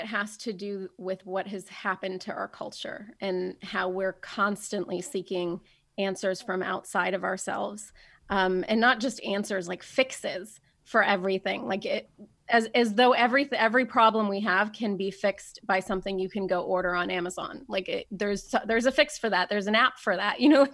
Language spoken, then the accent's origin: English; Dayton, Ohio, United States; And growing up in Dayton with that community was amazing because I was never the only Iranian kid in school.